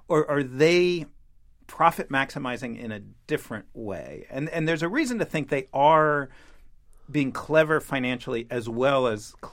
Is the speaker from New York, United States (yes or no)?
yes; New York City, New York, United States; So I grew up here in New York City. I used to go to concerts at Madison Square Garden